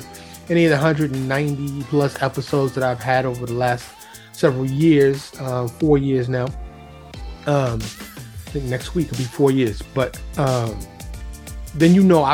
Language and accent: English; New York City, New York, United States; I was born and raised in New York City. So in New York, I had exposure to all types of people, all types of cultures, ethnicities, foods, lifestyles, all kinds of stuff. You know, born and raised in New York in the 60s.